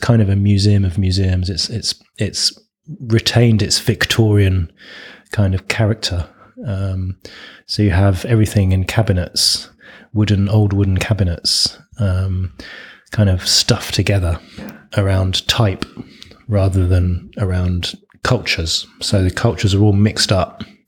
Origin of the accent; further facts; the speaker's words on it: Oxford, South East England, United Kingdom; from Oxford in the UK